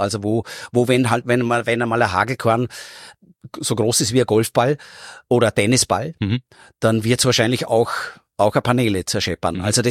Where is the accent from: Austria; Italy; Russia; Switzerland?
Austria; Vorarlberg; ich bin in Vorarlberg aufgewachsen, so Einfamilienhäuser